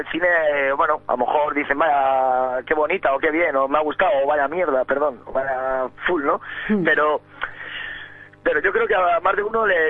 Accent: Community of Madrid, Spain; ante todo soy madrileño

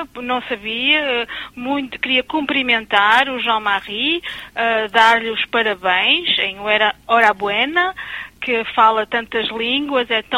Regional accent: Portugal; Spanish is a second language; soy portuguesa.

